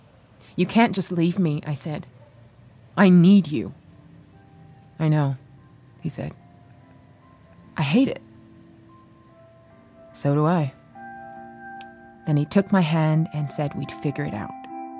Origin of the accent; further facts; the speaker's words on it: Brooklyn, New York, United States; We had moved back to Brooklyn, my hometown, because my driving had become untenable.